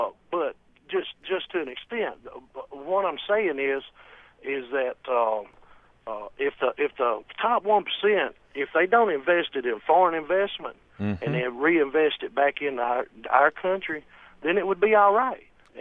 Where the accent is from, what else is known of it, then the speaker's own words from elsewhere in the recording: Alabama, United States; Yes, sir. I'm actually from Alabama, but I'm delivering up here. I'm a truck driver.